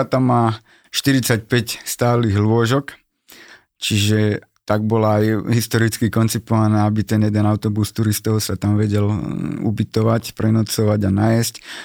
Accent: Vráble, Nitra Region, Slovakia; Oficiálne som z Vrábel, z Dolňákov, je to okres Nitra.

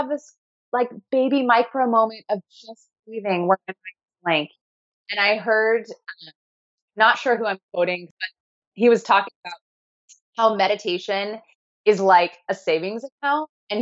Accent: Kansas City, United States; there's a brand from my hometown, Kansas City, called Balance.

